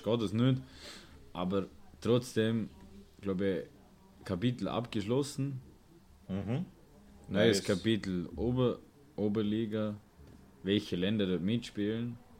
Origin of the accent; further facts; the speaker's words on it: Vorarlberg, Austria; wenn ich natürlich aus Österreich als Vorarlberger bin